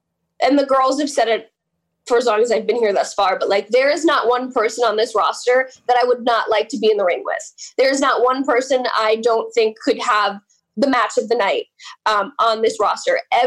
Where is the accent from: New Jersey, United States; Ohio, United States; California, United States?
New Jersey, United States; Oak Ridge; also born or lived in Jefferson Township; Yeah, so I'm announced from Hackettstown, but I'm actually from Oak Ridge, which makes up Jefferson Township. And Jefferson Township is Oak Ridge, Milton, one side, and then Route 15 cuts it in half, and then Lake Apacon is the other side of Jefferson. So that's actually where I'm from.